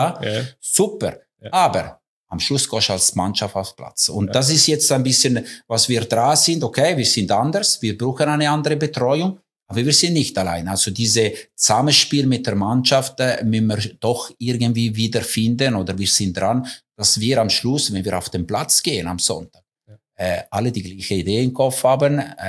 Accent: Coldrerio, Ticino, Switzerland; als Junge in Coldrero, wo ich angefangen habe

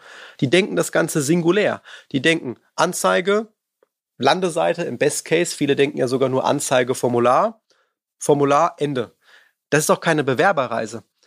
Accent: Frankfurt am Main, Hesse, Germany; wir kommen ja aus Frankfurt am Main

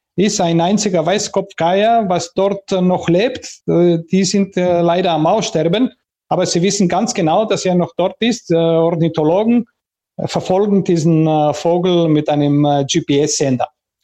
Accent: Metsovo, Epirus, Greece; zu meinem Heimatdorf Metsovo und dort wandern wir am Bärentrail, am sogenannten Ursa-Trail, weil wir sprechen ein Dialekt bei mir im Dorf Metsovo, ein Dialekt, was altromanische Wurzeln hat.

